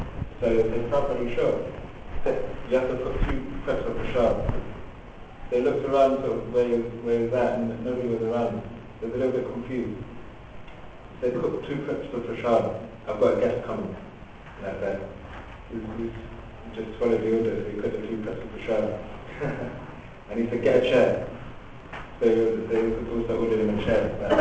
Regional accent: London, United Kingdom; So in my case, I grew up in East London, not a posh, more posh district.

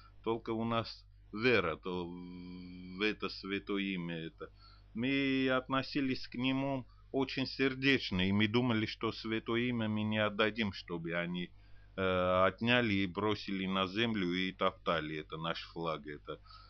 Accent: Lithuania; Я из Санакапраху, из Литвы

